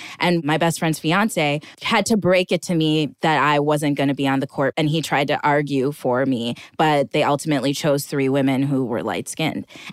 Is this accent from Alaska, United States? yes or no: no; Minnesota, United States; also born or lived in South; because growing up in Minnesota, I was just Black. I knew that my skin was Black and everyone else's was white.